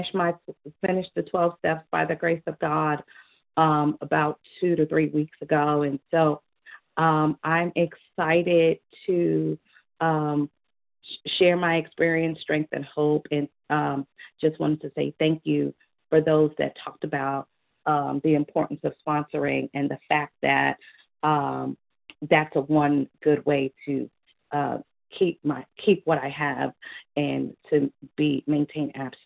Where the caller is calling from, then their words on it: Baltimore, Maryland, United States; I'm calling from Baltimore.